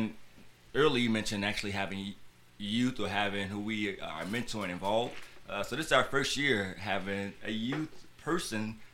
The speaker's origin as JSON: {"language": "English", "town": "Chicago", "region": "Illinois", "country": "United States", "tie": "born or raised there", "said": "Because where I grew up in Chatham, Sunny 9th Street, Bronzeville and everything"}